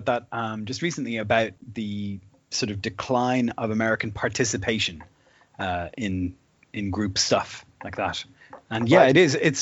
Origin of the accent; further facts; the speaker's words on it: Dublin, Leinster, Ireland; I come from Dublin, where Americans are regarded in a very ambivalent way.